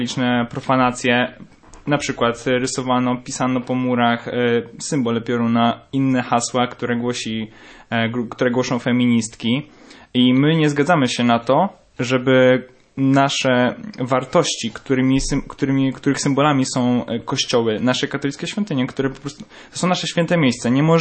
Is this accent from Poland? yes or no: yes; Toruń, Kuyavian-Pomeranian Voivodeship, Poland; ja akurat tam nie byłem, bo jestem z Torunia